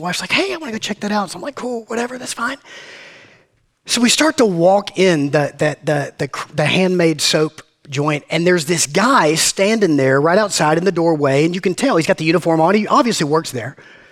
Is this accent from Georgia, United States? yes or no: yes; Georgia, United States; Where are you from? I said, we're from Georgia.